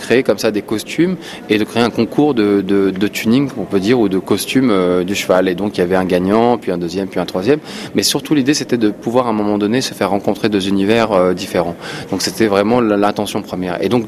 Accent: France; je suis à la fois algérien, je suis à la fois français

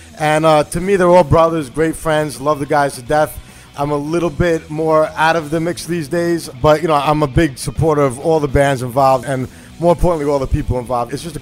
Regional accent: Queens, New York, United States; now in Brooklyn, United States; I'm actually in Brooklyn these days. I'm from Queens originally, but I'm in Brooklyn these days.

